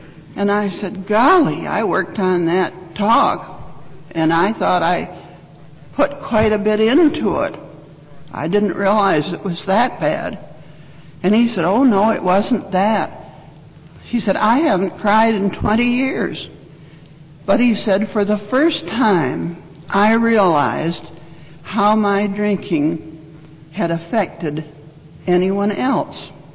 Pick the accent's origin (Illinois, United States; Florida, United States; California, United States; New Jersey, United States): Illinois, United States; Chicago; I was from Chicago, the breezy Midwest.